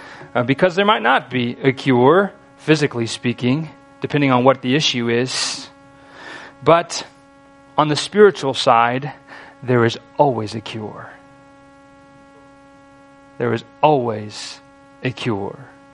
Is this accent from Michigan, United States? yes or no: yes; Michigan, United States; I grew up in Michigan.